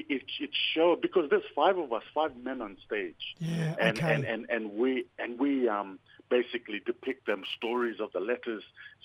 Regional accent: Thursday Island, Queensland, Australia; now in Cairns, Australia; And I was born and bred on Kurrig Nation, Waibeni, Thursday Island. Yeah. And I am based here in Gimui.

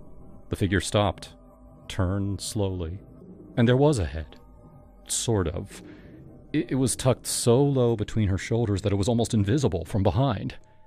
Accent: Manchester, North West England, United Kingdom; I'm from Manchester. City boy through and through.

